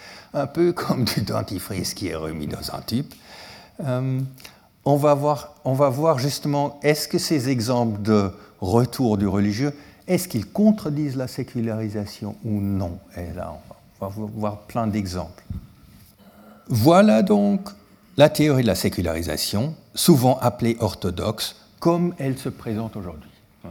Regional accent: German-speaking Switzerland, Switzerland; Suisse alémanique, moi je suis suisse alémanique

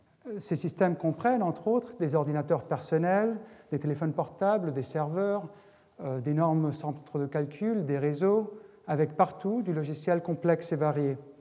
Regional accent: Argentina; même dans mon enfance en Argentine.

